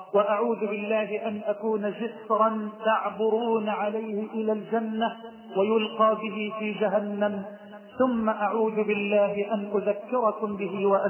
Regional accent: Egypt; بلدنا مصر

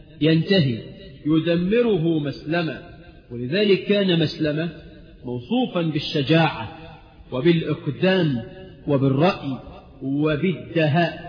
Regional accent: Egypt; كمصريين لما نلاقي واحد كده ربنا خلقه وبلغ مبلغ الرجال وما بيطلعلوش دقن

